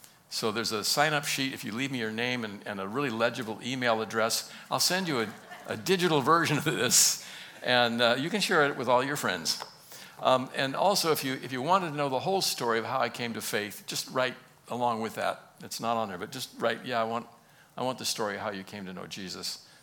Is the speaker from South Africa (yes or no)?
no; California, United States; also born or lived in Bronx, New York; It's the Bronx, New York. So I was told. I was raised out in California. Both parents settled there after my dad had served in the military after World War II.